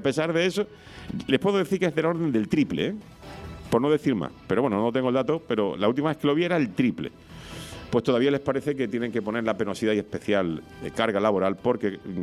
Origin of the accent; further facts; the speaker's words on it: Canary Islands, Spain; Somos también ciudadanos de Canarias y de la isla de Tenerife y de la comunidad autónoma. A ver si en algún momento alguien piensa que aquí también hay que invertir dinero.